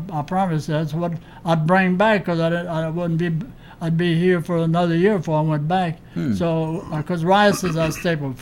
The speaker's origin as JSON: {"language": "English", "region": "Louisiana", "country": "United States", "tie": "born or raised there", "said": "I was raised in Evangeline Parish."}